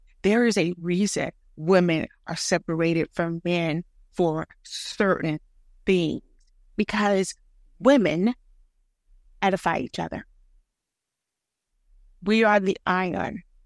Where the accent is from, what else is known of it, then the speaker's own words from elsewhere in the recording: the South, United States; I say this as a writer. I say this as a Southerner.